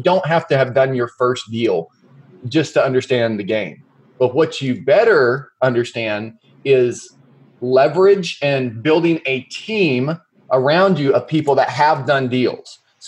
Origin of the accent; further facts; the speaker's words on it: Oklahoma, United States; In Oklahoma, I grew up in Oklahoma. And so I know this place, you know, like the back of my hand.